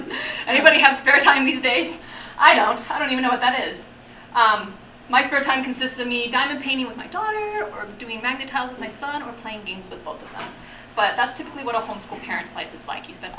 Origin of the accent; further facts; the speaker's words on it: Jerome, Idaho, United States; I was born and raised in Jerome.